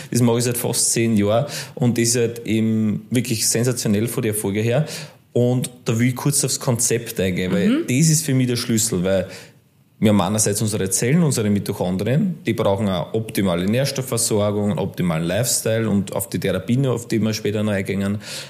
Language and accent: German; Lower Austria, Austria; Ich komme ja eigentlich aus Niederösterreich, ich bin eigentlich vom Bahnhof aufgewachsen.